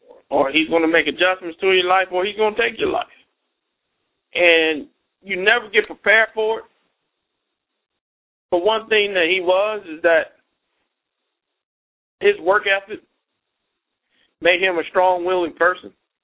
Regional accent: Durham, North Carolina, United States; I'm from Durham, and Rodney was a great friend of mine.

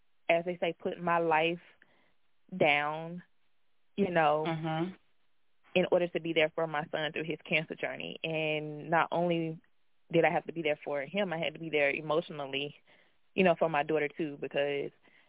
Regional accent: Mississippi, United States; now in Houston, United States; I've been here in Houston for 7 years. This pretty much is home to me now, but I'm originally from Mississippi, born and raised there

